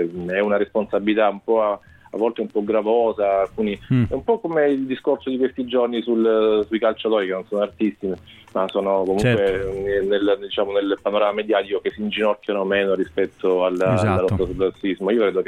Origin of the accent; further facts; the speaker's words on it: Sava, Apulia, Italy; Sì, c'è Giuseppe Doria, che è un altro nostro amico del mio paese d'origine, di Sava